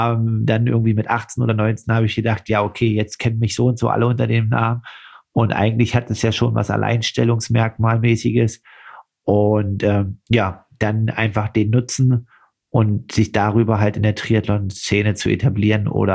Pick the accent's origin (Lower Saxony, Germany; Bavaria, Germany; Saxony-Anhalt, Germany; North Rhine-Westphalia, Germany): Saxony-Anhalt, Germany; in meiner Heimat Altmark, in der Altmark